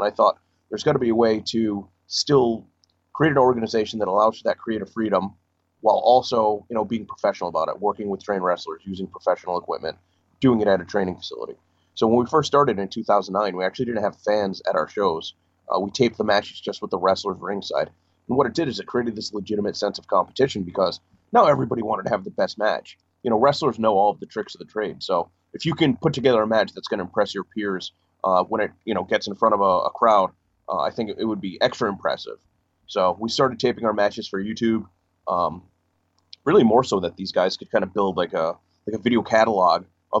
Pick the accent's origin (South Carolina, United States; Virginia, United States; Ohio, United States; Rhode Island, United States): Rhode Island, United States; Sure. I grew up in Rhode Island. I went to college at Emerson College in Boston, Massachusetts